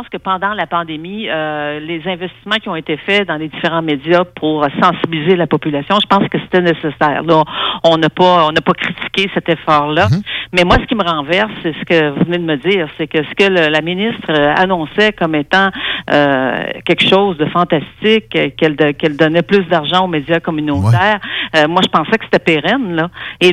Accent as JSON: {"language": "French", "town": "La Pocatière", "region": "Quebec", "country": "Canada", "said": "Moi, je viens de la région de la Pocatière."}